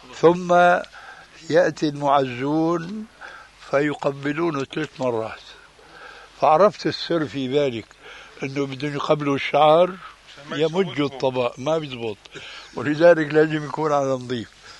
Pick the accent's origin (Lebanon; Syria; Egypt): Syria; عندنا في سوريا إذا مات ميت في بيت وكلهم يحلقون اللحى يعفون عنها، يتركونها.